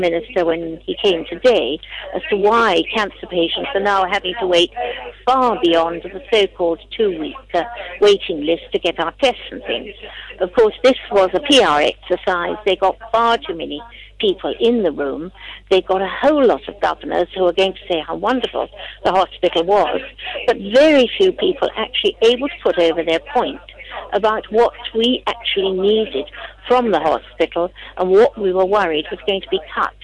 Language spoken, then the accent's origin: English; United Kingdom; I've been so indignant by some of the treatment that we get as British cancer patients.